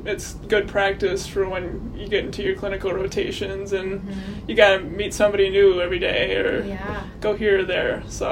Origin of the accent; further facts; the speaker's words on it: St. Paul, Minnesota, United States; I'm from St. Paul, Minnesota.